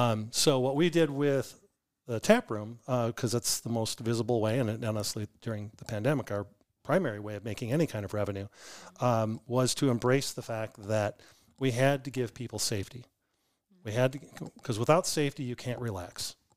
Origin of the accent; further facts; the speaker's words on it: United States; it's just was different than what I grew up here in the United States